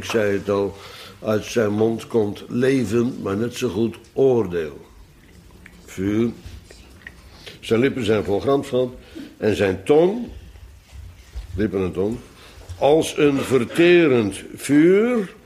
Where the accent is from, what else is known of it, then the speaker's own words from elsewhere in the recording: Bodegraven, South Holland, Netherlands; ik kom uit Bodegraven, dus wij moesten er kaas van maken.